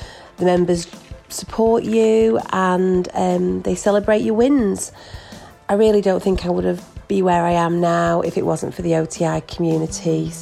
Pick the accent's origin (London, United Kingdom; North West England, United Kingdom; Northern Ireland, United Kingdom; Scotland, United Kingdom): North West England, United Kingdom; I'm from Lancashire.